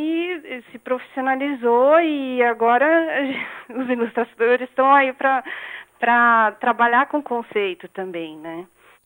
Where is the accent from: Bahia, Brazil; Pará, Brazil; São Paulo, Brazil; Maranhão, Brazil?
São Paulo, Brazil; now in Natal, Brazil; eu moro em Natal, eu sou de São Paulo e moro em Natal